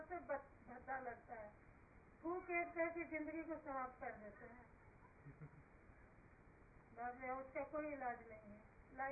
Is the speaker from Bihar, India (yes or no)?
yes; Patna, Bihar, India; Patna, proper Patna की।